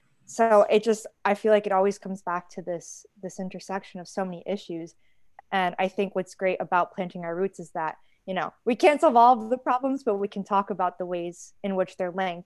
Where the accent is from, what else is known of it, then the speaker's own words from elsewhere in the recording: New Haven, Connecticut, United States; And if you're living in areas such as Detroit or New Haven, where I'm from New Haven, your access is different.